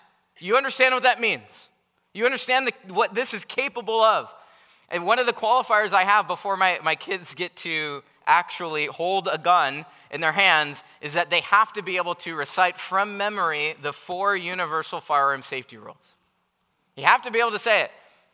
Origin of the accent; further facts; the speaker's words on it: United States; I love firearms because I'm American, and I'm sure I'm not alone in that, in this room.